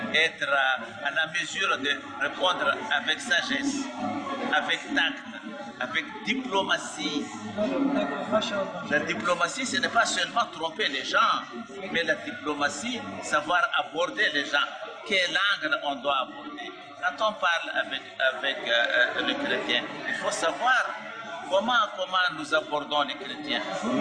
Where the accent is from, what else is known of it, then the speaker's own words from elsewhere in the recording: Madagascar; Je suis malgache, mais quand j'arrive à Istanbul, je me retrouve chez moi